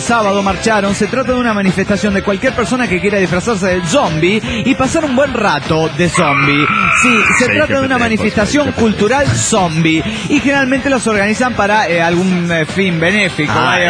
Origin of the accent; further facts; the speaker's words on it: Potosí, Bolivia; Hola amigos … de Potosí, Bolivia.